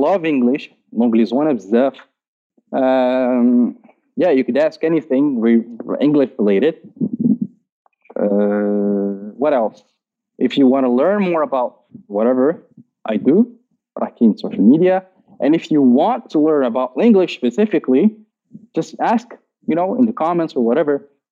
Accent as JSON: {"language": "Arabic", "country": "Morocco", "said": "عندنا في المغرب بزاف البلاتفورم."}